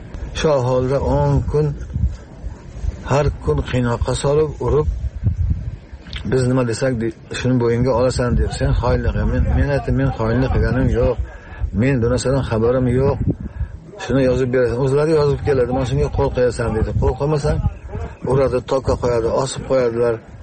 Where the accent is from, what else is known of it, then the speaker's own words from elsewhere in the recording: Khatlon, Tajikistan; now in Uzbekistan; 1997-yil oilaviy biz Xatlon viloyatidan Surxondaryo viloyatining Jaqqo'rg'on tumaniga ko'chib keldik.